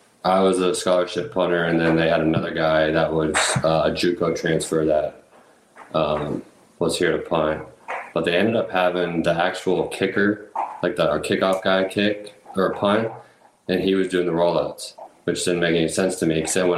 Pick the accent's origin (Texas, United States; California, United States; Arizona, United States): Arizona, United States; Phoenix; born there; And I knew Arizona well. Like, I was born in Phoenix, but didn't grow up here.